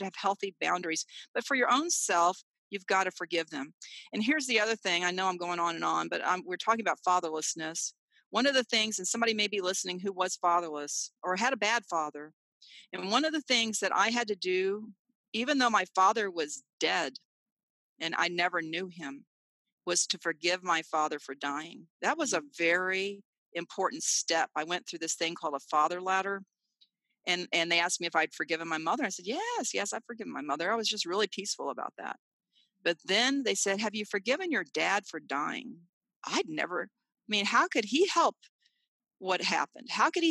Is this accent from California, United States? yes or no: no; San Antonio, Texas, United States; when I went back to sports at my hometown of San Antonio.